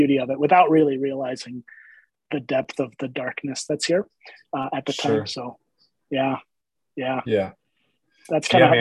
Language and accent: English; Chicago, Illinois, United States; So I grew up in Chicago, and grew up kind of just coming this way for vacationing.